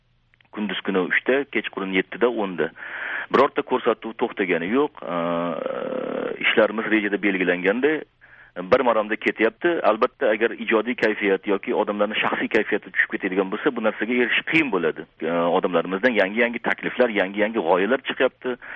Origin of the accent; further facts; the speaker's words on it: Fergana Region, Uzbekistan; moved away as an adult; now in Tashkent, Uzbekistan; Men farg'onalikman. Toshkentga 32 yoshimda kelganman.